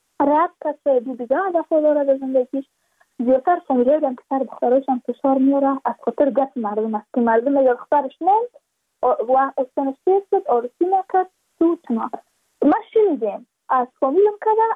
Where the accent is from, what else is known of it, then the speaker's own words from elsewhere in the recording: Badakhshan, Afghanistan; چون ما از بدخشان هستیم، یعنی منطقای دور دستش،